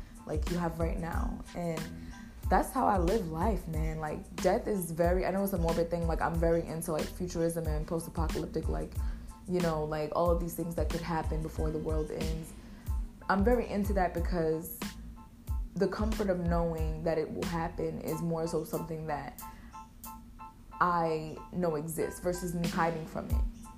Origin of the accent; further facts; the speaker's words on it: United States; Because I'm from America